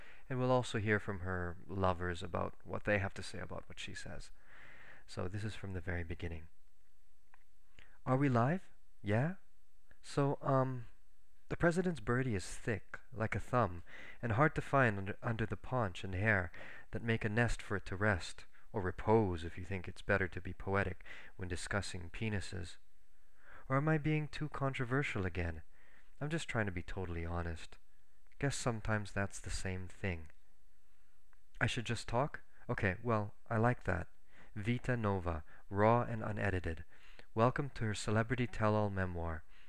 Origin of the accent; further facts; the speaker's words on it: Philippines; I'm a novelist from the Philippines.